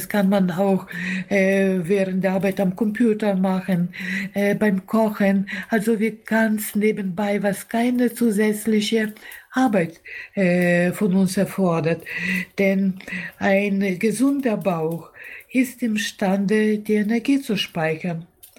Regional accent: Ukraine; in der Ukraine, in meiner Heimat

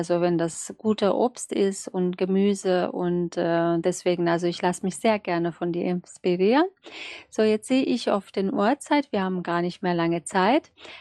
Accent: Romania; German is a second language; now in Germany; Ja, ich habe sehr lange jetzt also in Deutschland gelebt, fast 30 Jahre. Komme aus Rumänien. Bin dort geboren, aber Ungarin.

